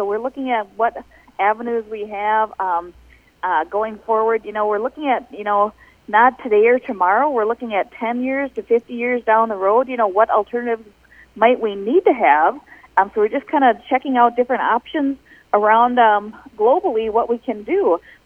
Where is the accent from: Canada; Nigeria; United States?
United States; Faribault, Minnesota; Well, you know, in my neck of the woods, I'm from Faribault, Minnesota.